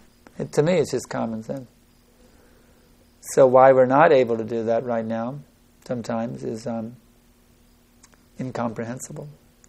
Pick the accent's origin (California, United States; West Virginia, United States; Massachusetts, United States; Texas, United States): Texas, United States; Houston; also born or lived in -; just like when I grew up in Houston, Texas, I was a member of the Presbyterian Church.